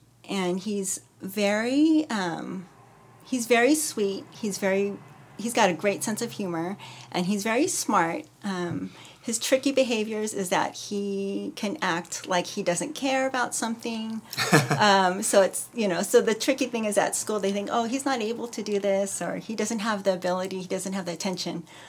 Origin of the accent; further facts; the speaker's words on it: California, United States; I grew up here in Southern California.